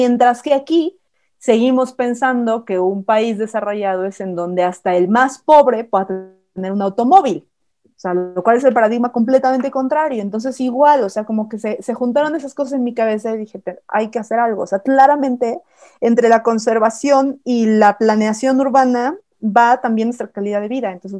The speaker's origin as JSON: {"language": "Spanish", "region": "Mexico City", "country": "Mexico", "tie": "born or raised there", "also_born_or_lived": "Tuxtla Gutiérrez / Cancún", "said": "yo nací en la Ciudad de México, crecí aquí, aunque mi papá es arquitecto, entonces nos tuvimos que mudar a varias ciudades para seguirlo, ¿no? O sea, porque tenía obras en otros lugares, entonces yo viví en Tuxtla Gutiérrez, Chiapas"}